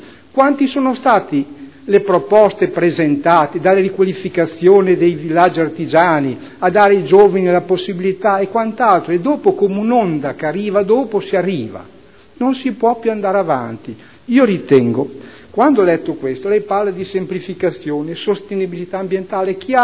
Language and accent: Italian; Bologna, Emilia-Romagna, Italy; now in Modena, Italy; Io amo leggere solo perché sono bolognese, 35 anni che abito a Modena, sì.